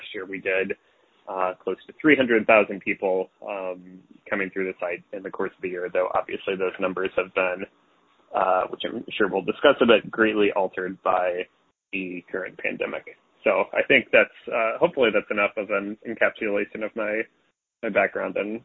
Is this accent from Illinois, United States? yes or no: yes; Sparland, Illinois, United States; I am originally from the Midwest, so I grew up on a farm in central Illinois, Sparland, Illinois, so not too far from Bloomington and Indiana University.